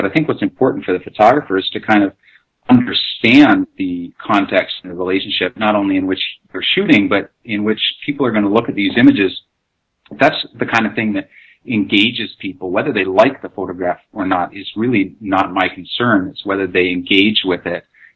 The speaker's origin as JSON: {"language": "English", "country": "Canada", "said": "I'm a Canadian"}